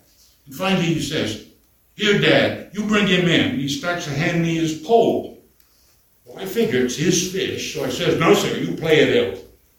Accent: Vermont, United States; I was born here in Vermont, and what growing up I've done, I did here.

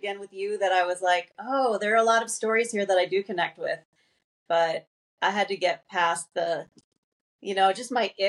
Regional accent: New England, United States; I grew up as an athlete. I grew up Catholic. I grew up in New England in this very, you know, community that thought of itself as liberal

